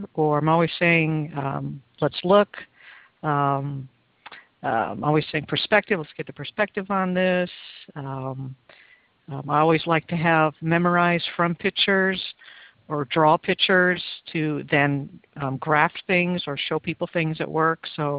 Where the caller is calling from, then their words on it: Seattle, Washington, United States; Seattle, Washington.